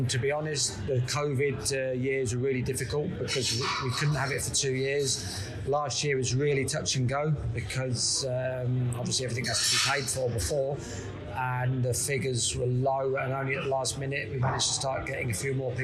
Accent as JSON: {"language": "English", "region": "East of England", "country": "United Kingdom", "said": "I'm originally from Norfolk"}